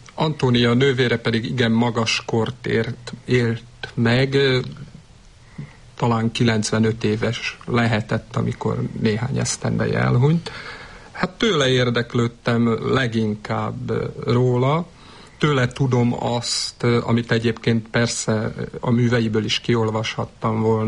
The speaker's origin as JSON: {"language": "Hungarian", "country": "Hungary", "tie": "born or raised there", "said": "Én ebben a faluban születtem, és gyerekkorom nagy része ebben a faluban telt el."}